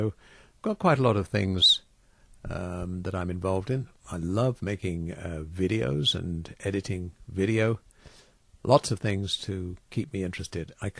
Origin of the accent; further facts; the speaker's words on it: England, United Kingdom; now in Canada; And being English rather than Canadian has never been in any way a problem for me here.